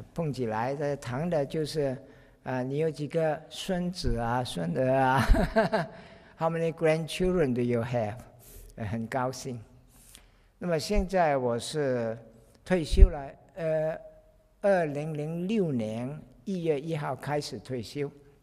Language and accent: Chinese; Chaozhou, Guangdong, China; 我是潮州人啊，但是潮州也是在广东之内，所以可以说我是广东人。